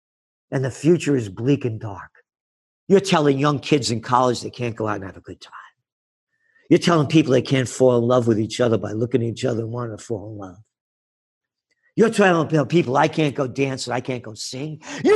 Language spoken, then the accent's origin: English; New York City, New York, United States; born there; I'm me because … born in the Bronx.